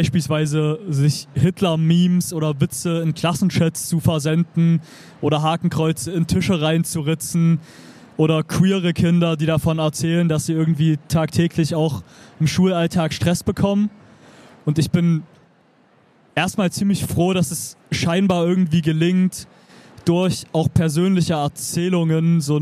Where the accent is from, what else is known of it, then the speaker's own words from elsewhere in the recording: Zwickau, Saxony, Germany; wenn ich so an meine Jugend in Zwickau denke, bis heute irgendwie krass prägt, immer wieder krass hin und her gerissen zu sein.